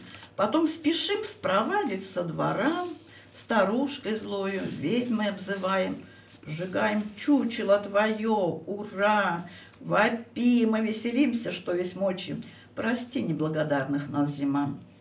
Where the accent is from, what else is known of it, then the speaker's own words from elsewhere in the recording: Oryol Oblast, Russia; Я очень люблю лес, а я сама из Болховского района.